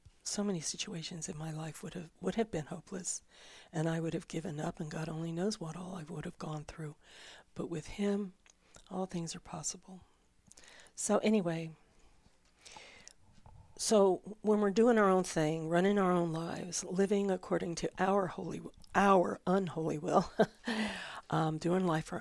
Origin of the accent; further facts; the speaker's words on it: Florida, United States; I grew up in Florida near the Gulf of Mexico.